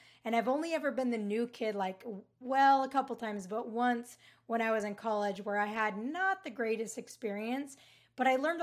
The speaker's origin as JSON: {"language": "English", "region": "Utah", "country": "United States", "said": "So I ended up actually transferring to Utah State, which is my home state, about 2 hours away from where my parents lived at the time. And I assumed that because I was from there"}